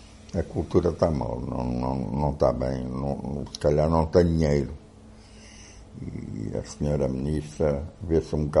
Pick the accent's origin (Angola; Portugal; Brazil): Angola; Benguela; Tive 6 meses em Benguela, que é a minha terra.